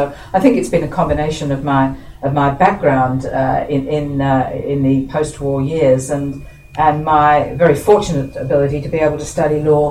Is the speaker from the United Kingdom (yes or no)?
yes; London, United Kingdom; now in Australia; I grew up in London in the years immediately after the Second World War